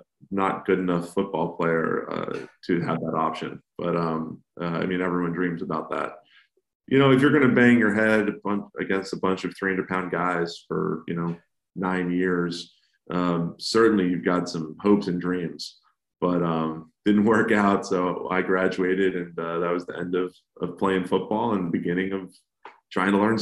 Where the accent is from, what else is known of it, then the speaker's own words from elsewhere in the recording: Massachusetts, United States; now in Washington, United States; So I grew up in Massachusetts on the South Coast near New Bedford, Massachusetts. And I moved down to DC in 2010.